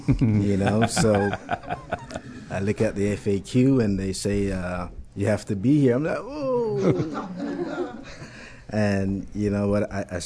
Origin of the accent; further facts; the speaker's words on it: Jamaica; moved away as an adult; now in United States; Born and raised in Jamaica, and I migrated